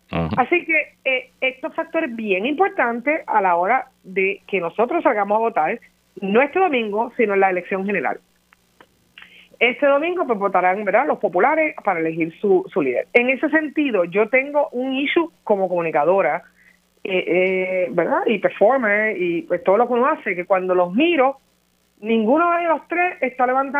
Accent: Puerto Rico; Y somos boricuas y somos caribeños.

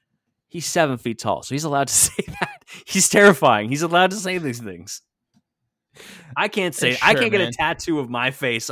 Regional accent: Canada; I hate being Canadian for that reason and that reason alone.

